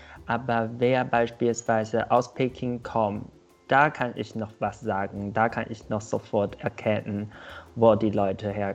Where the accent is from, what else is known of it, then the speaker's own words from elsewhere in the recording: Taiwan; German is a second language; now in Berlin, Germany; ich komme aus Taiwan. Ich bin schon 6 Jahre hier in Deutschland. Ich wohne gerade in Berlin.